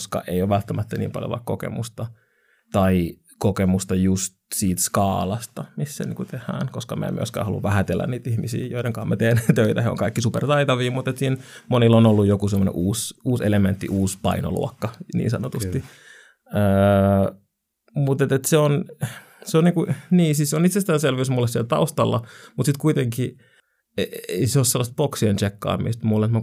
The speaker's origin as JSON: {"language": "Finnish", "town": "Helsinki", "region": "Uusimaa", "country": "Finland", "tie": "born or raised there", "said": "mitä mulla olisi vaikka täällä Helsingissä, mun kotikaupungissa"}